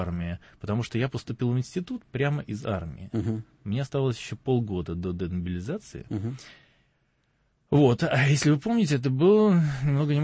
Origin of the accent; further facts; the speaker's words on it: Saint Petersburg, Russia; also born or lived in Minsk; Я питерский. Хотя у меня... Месторождение в паспорте стоит Минск.